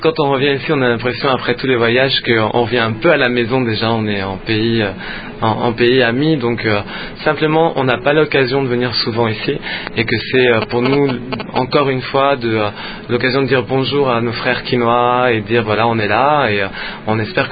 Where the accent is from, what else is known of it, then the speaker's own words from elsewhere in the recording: France; moved away as an adult; now in Congo; donc je suis français d'origine, je suis au Congo depuis 2001.